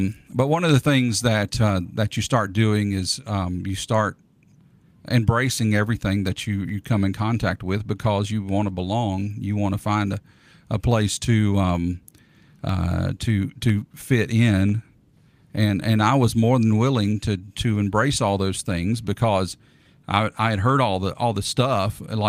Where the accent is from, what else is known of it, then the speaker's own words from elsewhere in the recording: Bassett, Virginia, United States; I grew up in Bassett, Virginia, where there was furniture factories, and my whole family were furniture workers.